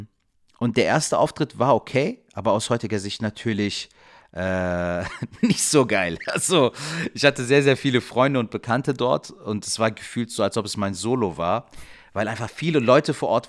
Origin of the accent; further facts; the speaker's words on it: Cologne, North Rhine-Westphalia, Germany; bin aus Köln